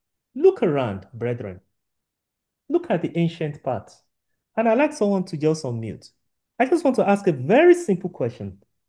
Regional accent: Nigeria; well, I'm from Nigeria, for those who are not from Nigeria.

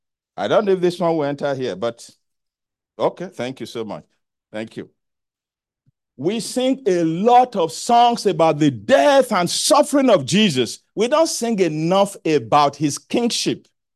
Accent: Nigeria; Yeah, I'm going to check the part of Nigeria that I'm from.

